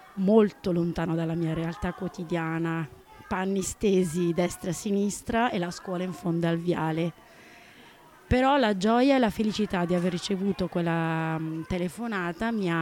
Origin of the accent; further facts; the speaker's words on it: Sicily, Italy; io vengo dalla provincia di Agrigento e niente, per noi lavorare in provincia era praticamente impossibile